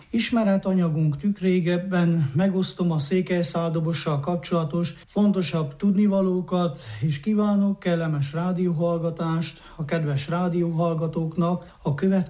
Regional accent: Albiș, Covasna, Romania; also born or lived in Târgu Secuiesc; 1980. január 3-án születtem Kézdivásárhelyen. Az óvodát és az elemi iskoláimat szülőfalumban végeztem, majd az alsócsernátoni Vég Antal általános iskolában folytattam.

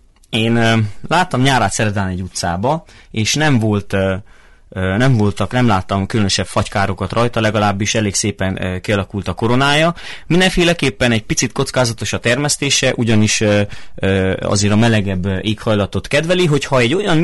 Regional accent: Odorheiu Secuiesc, Harghita, Romania; Székely-Udvarhelyi vagyok én is.

